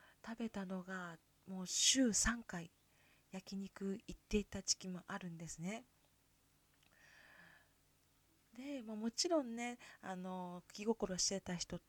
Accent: Kansai, Japan; accent: Kansai dialect; 特に私、関西弁が本当にきつかったので、もう今でもちょっと気を抜くとどこかしら関西弁が出てしまうところもあるんですが、

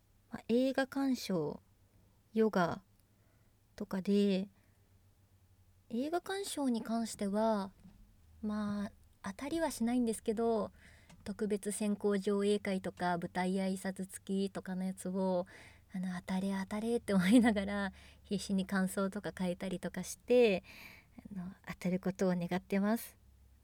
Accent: Kanagawa, Japan; 出身は神奈川県です。結構近くに海があるので、ゆったり過ごすことができてます

